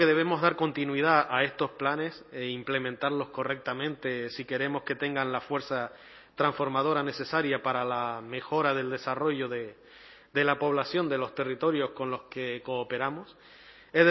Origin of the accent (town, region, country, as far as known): Canary Islands, Spain